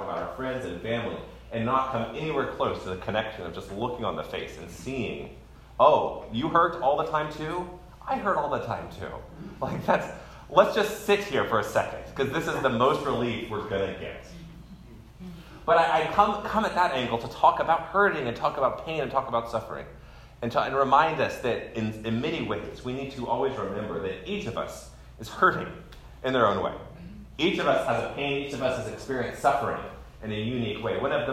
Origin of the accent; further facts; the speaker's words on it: Texas, United States; And so eventually people were like, where are you from? Texas. Okay